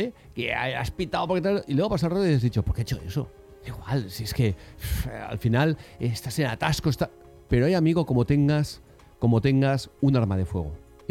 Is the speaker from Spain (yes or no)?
yes; Catalonia, Spain; Yo soy catalán, como Albert Castillón.